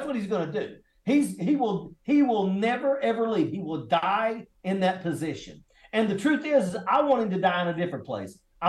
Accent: West Virginia, United States; you know, I come from Southern West Virginia. And actually, I live very, very close to Eastern Kentucky when I was growing up. That's where I'm from.

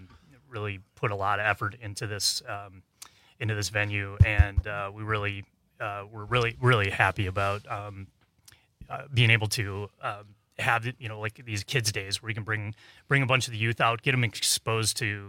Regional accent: Watertown, Wisconsin, United States; And I grew up in Watertown.

